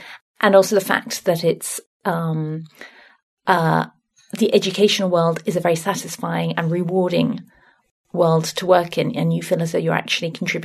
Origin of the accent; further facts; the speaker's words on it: West Midlands, United Kingdom; Well, I come from Worcestershire. It's a county in the middle of England, right in the centre. You can't really get much further away from the sea than where I come from.